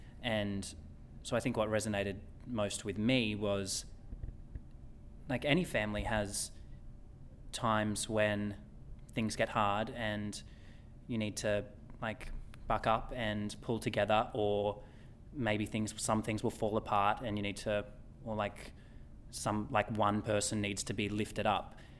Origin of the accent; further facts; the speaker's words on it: Australia; for as an Australian actor, you basically never get to use your own voice. So there's something also really nice about hearing our accent sung and acted on stage.